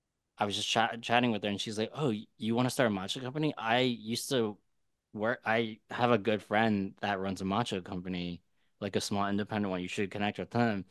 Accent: Malaysia; I'm Malaysian, and I went to Malaysia. I went to Kuala Lumpur.

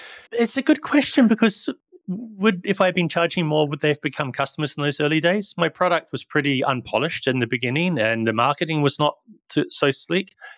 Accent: New Zealand; I'm actually from New Zealand.

